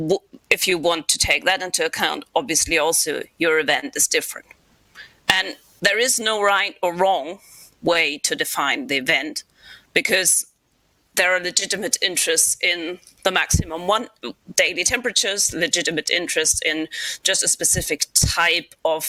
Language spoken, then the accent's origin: English; Kiel, Schleswig-Holstein, Germany; in my hometown of Kiel in Schleswig-Holstein